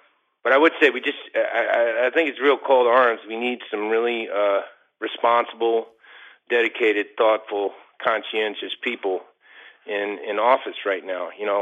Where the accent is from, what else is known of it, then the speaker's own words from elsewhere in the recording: Lexington, Kentucky, United States; also born or lived in Bowling Green; I was born in Lexington, Kentucky, August 7th, 1974, at the Good Samaritan Hospital, and I spent my childhood between there, and I actually spent a couple of years in Bowling Green